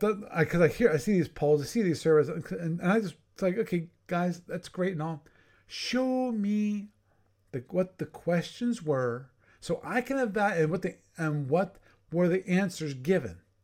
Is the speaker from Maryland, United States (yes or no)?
yes; Maryland, United States; I grew up around Baltimore. I've been to Fort McHenry.